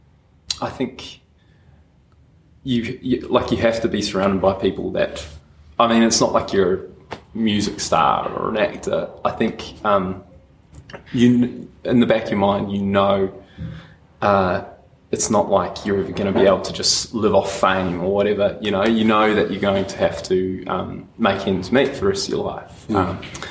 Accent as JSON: {"language": "English", "country": "New Zealand", "lives_now": "Melbourne, Australia", "said": "I'm a Kiwi originally. I moved to Melbourne about 2007. I moved back to New Zealand"}